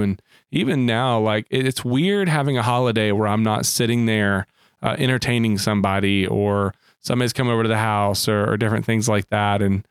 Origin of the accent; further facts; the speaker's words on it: Arkansas, United States; but growing up in Arkansas, it all usually meant that, hey, somewhere in here, there might be some snow that comes down